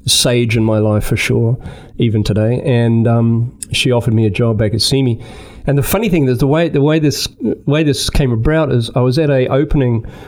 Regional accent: New Zealand; born or raised there; also born or lived in Australia; now in United States

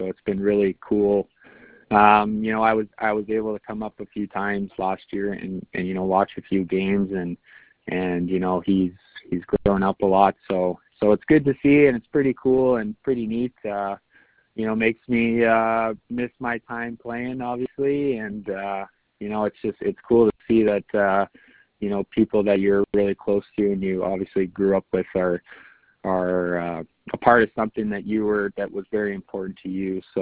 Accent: Peace River, Alberta, Canada; I know I grew up playing baseball in Peace River as well.

